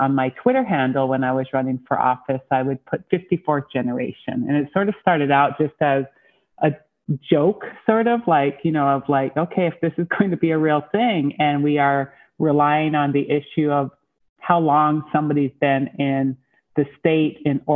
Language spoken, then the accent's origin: English; Montana, United States; I would say like my story takes me from Head Start to Harvard, from growing up on the Blackfeet Reservation to becoming a national education leader.